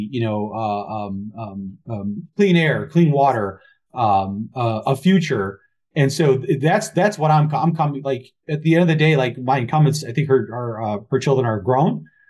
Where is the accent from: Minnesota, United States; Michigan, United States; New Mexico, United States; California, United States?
Michigan, United States; Rochester; So I grew up in, you know, for most of my formative years, high school, middle school, I grew up in Rochester, Michigan, you know, 90, even to this day, it's like 90% white.